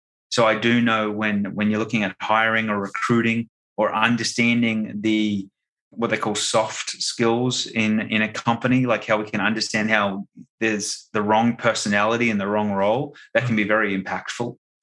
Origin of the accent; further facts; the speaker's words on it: Australia; because I'm Australian.